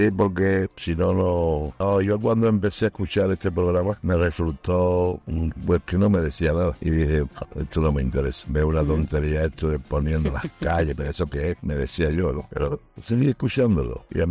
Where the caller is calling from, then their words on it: Seville, Andalusia, Spain; de Sevilla.